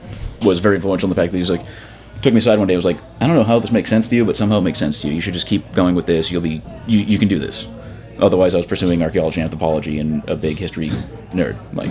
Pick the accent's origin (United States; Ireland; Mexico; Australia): United States; Boston, Massachusetts; also born or lived in Detroit; So, I mean, my influential years, like high school and stuff, was in Detroit. So you have to pay a certain homage to that, but also, like, being from Boston, you're born and raised.